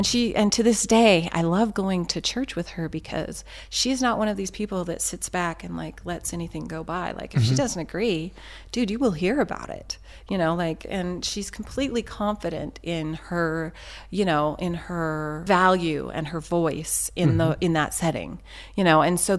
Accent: Castle Dale, Utah, United States; I grew up in Castledale, Utah, in small town.

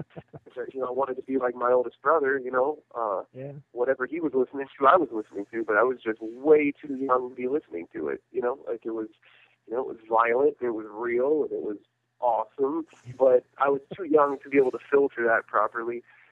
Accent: Colquitt, Georgia, United States; I grew up in South Georgia, like right above Tallahassee, Florida, in a little town called Colquitt, Georgia. So it's in the swamps, you know, it's an awesome place, but, you know, it's a little removed and isolated

